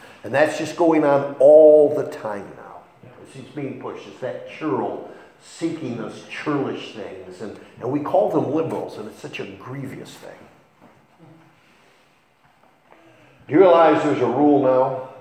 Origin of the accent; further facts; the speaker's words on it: Machias, Maine, United States; I remember as a boy growing up in Machias